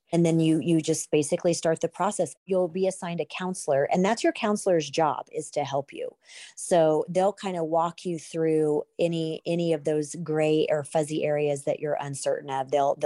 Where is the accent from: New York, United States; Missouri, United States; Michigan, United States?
Missouri, United States; Joplin; I'm originally from Joplin.